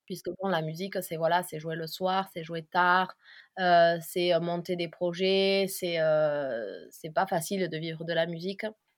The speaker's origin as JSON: {"language": "French", "town": "Pau", "region": "Nouvelle-Aquitaine", "country": "France", "lives_now": "Argentina", "said": "Moi, je suis de Pau. Je suis née à Pau, dans les Pyrénées-Atlantiques."}